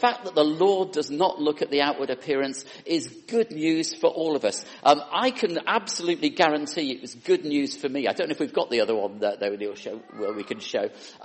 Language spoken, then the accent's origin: English; North West England, United Kingdom; This is my teddy bear that I grew up in the Lake District, in my home there.